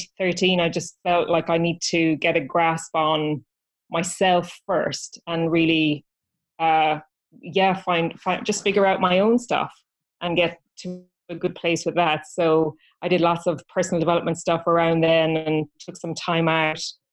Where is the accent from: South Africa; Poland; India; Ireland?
Ireland; being Irish. We Irish girls